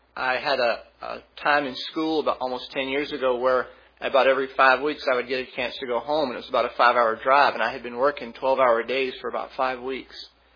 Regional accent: Stockbridge, Georgia, United States; I'm from Stockbridge, Georgia.

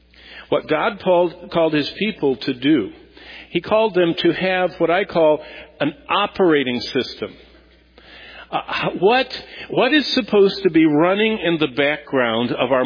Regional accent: Lansing, Michigan, United States; I mean, I was raised in Lansing, and my parents, my mom didn't work, my dad worked at General Motors hourly.

